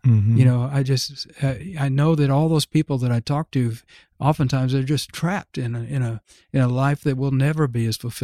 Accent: United States; And it taught me a lot about who I was, but also who I was as an American.

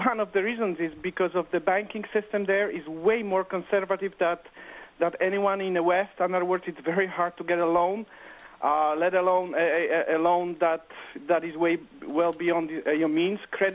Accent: Poland; now in United States; I'm originally from Poland. Came here about 20 years ago.

